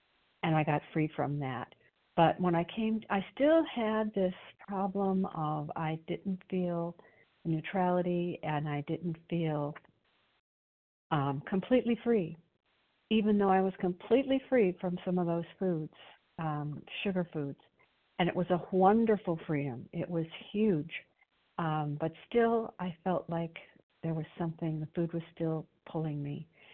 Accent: Illinois, United States; I'm from Illinois

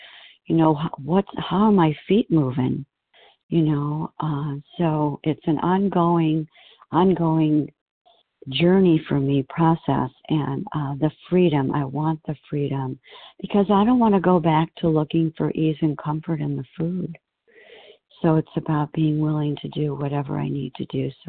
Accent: Arizona, United States; from Arizona.

